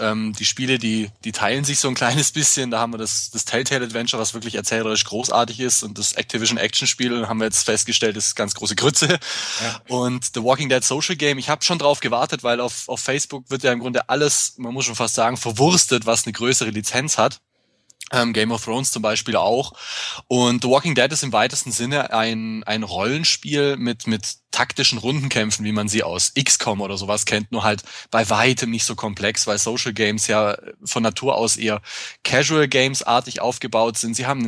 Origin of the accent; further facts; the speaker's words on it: Swabia, Germany; ich bin Schwabe